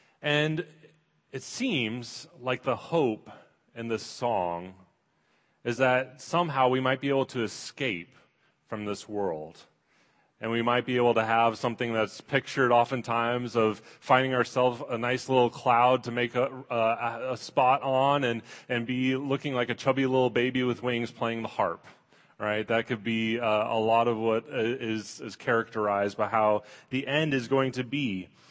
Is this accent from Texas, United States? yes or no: no; Washington, United States; I mean, I'm from Washington State. I was on the coast. I like the ocean. I like the water.